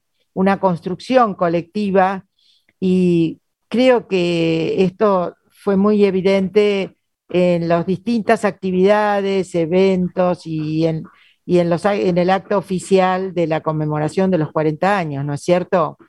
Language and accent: Spanish; Argentina; el tema de la soberanía es absolutamente esencial a nuestra identidad, como argentinos